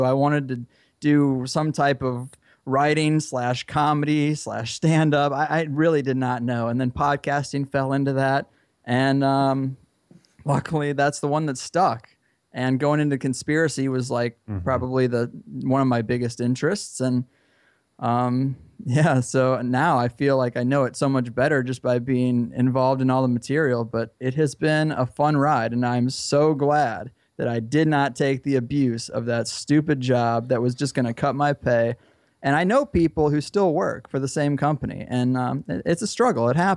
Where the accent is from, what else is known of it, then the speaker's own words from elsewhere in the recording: St. Louis, Missouri, United States; I was living in Missouri, where I grew up in St. Louis